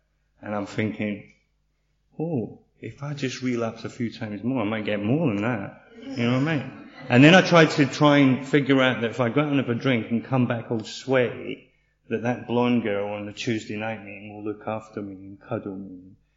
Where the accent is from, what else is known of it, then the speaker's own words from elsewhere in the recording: Scotland, United Kingdom; I was brought up just outside Glasgow, and I was brought up in the blue side, you know.